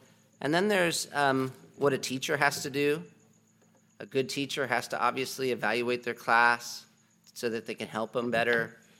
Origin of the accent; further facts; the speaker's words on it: United States; when I'm in a foreign airport, I'm like, wow, I am such an American.